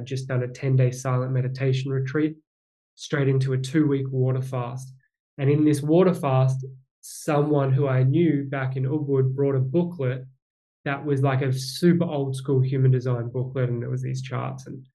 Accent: Australia; now in California, United States; For those of you back in Australia, because I'm from Australia, it wouldn't really make sense, but here in California

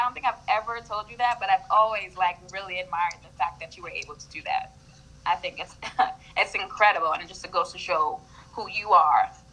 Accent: Yonkers, New York, United States; now in Atlanta, United States; I'm also from Yonkers, New York. I now live in Atlanta, just like Tasha. She's actually part of the reason why I moved out to Atlanta.

